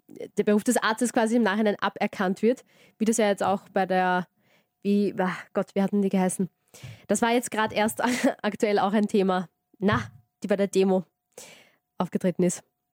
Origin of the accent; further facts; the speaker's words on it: Vienna, Austria; Ich habe nicht mitgekriegt als Wiener.